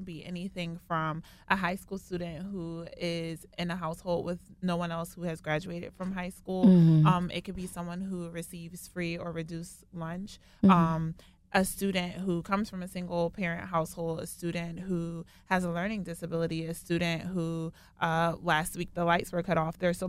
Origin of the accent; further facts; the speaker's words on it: Philadelphia, Pennsylvania, United States; growing up in Philly, I just drove through Delaware, never really spent a lot of time there. But now since living and working there